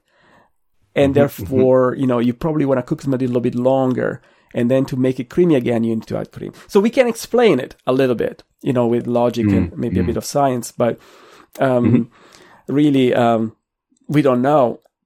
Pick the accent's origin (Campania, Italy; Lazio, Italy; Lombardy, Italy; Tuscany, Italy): Lombardy, Italy; Milan; I think growing up in Italy, I knew that carbonara didn't have cream. My mother didn't put cream in carbonara, but we're from Milan.